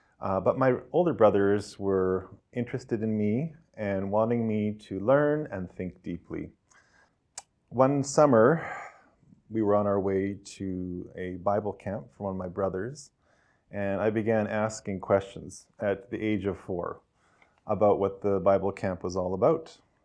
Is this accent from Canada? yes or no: yes; Kamloops, British Columbia, Canada; born there; I was born in Kamloops in 1977 into a Christian home.